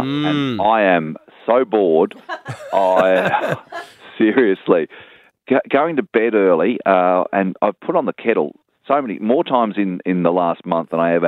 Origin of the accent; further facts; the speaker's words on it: New Zealand; now in Australia; I came across the Tasman shore, and I am a New Zealander, but I'm an Australian. I'm a true Anzac on Australia Day. I sit in my apartment on Finger Wharf